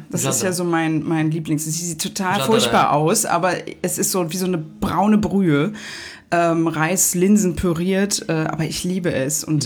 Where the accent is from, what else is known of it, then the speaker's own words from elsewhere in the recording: Germany; Ich bin ja selber, wir sind ja selber Deutsche.